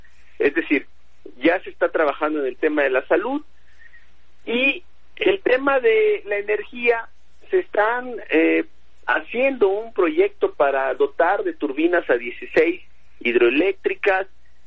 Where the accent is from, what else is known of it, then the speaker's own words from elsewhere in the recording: Minatitlán, Veracruz, Mexico; Yo soy de Minatitlán, Veracruz.